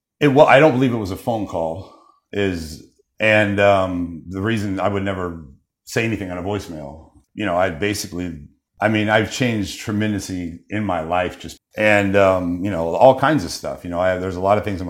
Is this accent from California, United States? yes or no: yes; Sacramento, California, United States; I was raised in South Sac, and I was raised mostly in South Sac. And then my senior year, I went to live with my dad